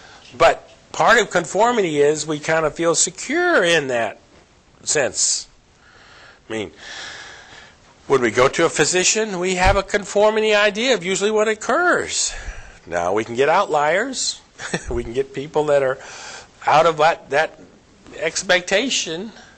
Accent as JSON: {"language": "English", "region": "New Jersey", "country": "United States", "tie": "born or raised there", "said": "at least at the church I attended to grew up in New Jersey, there was always this uniformity we were looking for."}